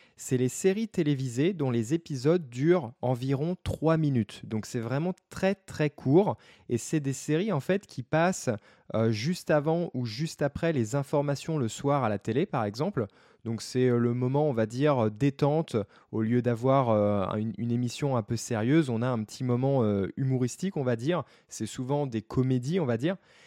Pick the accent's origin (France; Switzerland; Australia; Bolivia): France; c'est très subjectif parce que je suis français.